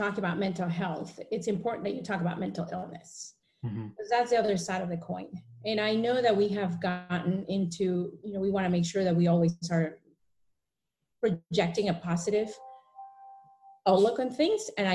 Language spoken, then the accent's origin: English; Mexico City, Mexico; I'm from Mexico City, so you know that. I may not be saying that right.